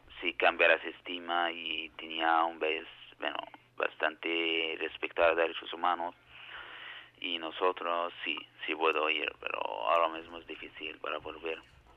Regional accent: Egypt; Spanish is a second language; Y también soy egipcio, no soy egipcio porque nací en Egipto, pero soy egipcio porque Egipto nació en mí. Entonces, yo soy muy egipcio y me encanta mucho mi país

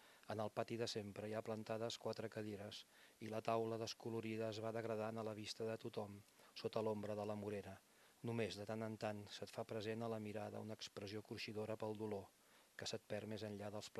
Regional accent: Premià de Dalt, Catalonia, Spain; jo soc de Premià de Dalt, i el Maresme i les contrades del Maresme

